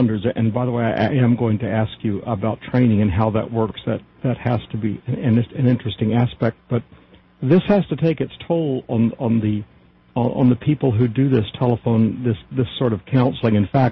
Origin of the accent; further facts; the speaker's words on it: the South, United States; I grew up in the Bible Belt myself.